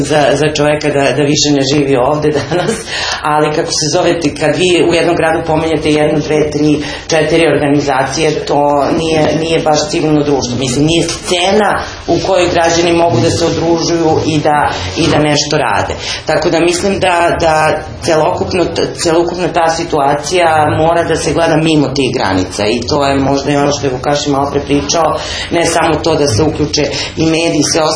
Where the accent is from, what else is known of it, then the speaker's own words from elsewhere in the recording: Niš, Southern and Eastern Serbia, Serbia; ja sam iz Niša, pa nekako mi je to slično